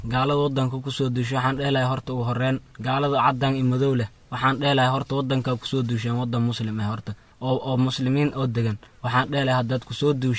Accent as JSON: {"language": "Somali", "town": "Kismayo", "region": "Lower Juba", "country": "Somalia", "tie": "born there", "said": "waxa ka soo jeeda gobolka Mudug waxaan ku dhashay inoo magaalada Kismaayo qabiilkan ka dhashay waa qabiilka Wargeer gaar ah"}